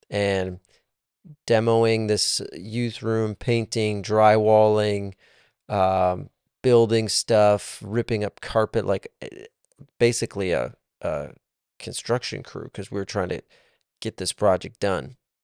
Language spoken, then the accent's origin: English; Minnesota, United States; the university, Minnesota State, which is my alma mater, which is also my hometown.